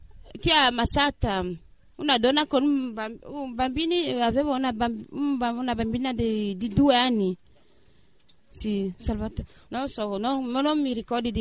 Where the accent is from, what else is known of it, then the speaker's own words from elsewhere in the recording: Cameroon; Italian is a second language; now in Italy; Dal Camerun.